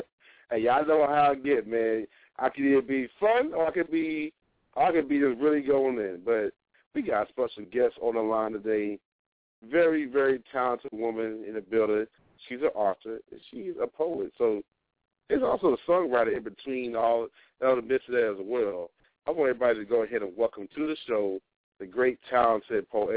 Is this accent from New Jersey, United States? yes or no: yes; New Jersey, United States; now in Texas, United States; I'm from Jersey originally. You know, I might be in Texas, but I'm originally from Jersey.